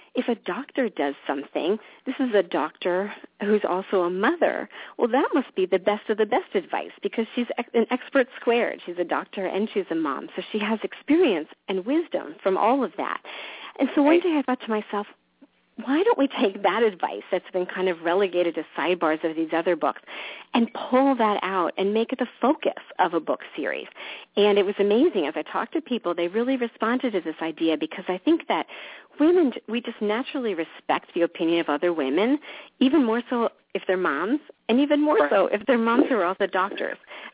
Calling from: Allentown, Pennsylvania, United States; I'm calling you from Allentown, Pennsylvania, which many people might remember is the town that … made famous. It's really not that bad. It's really a nice place.

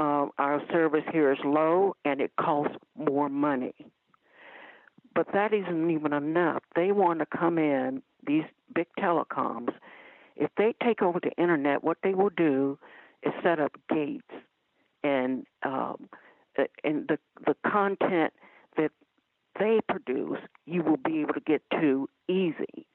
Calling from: Ohio, United States; I haven't called in quite a while. I'm calling from Ohio.

